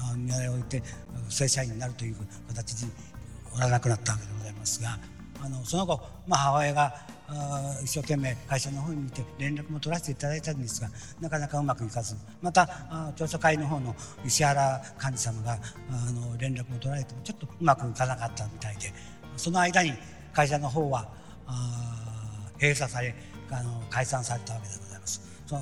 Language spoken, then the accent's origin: Japanese; Hamada, Shimane, Japan; moved away as an adult; now in Hiroshima, Japan; 名古屋の岡崎の方にある学校に入らせていただいて、卒業後地元島根の浜田の自動車会社に勤務しておりましたが、どうしても都会に出たいということで、母親が近くの広島なら許すという形で、広島の方に見て、来らせていただいたわけですけど